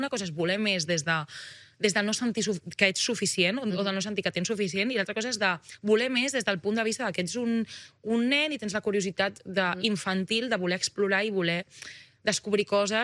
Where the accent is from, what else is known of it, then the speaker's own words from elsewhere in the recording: Catalonia, Spain; i sento que això com a català és algo del que sentir-se molt orgullós